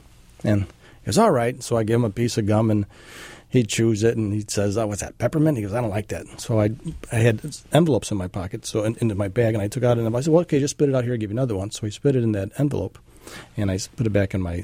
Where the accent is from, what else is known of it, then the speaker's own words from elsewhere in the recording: Illinois, United States; So I'm from Illinois also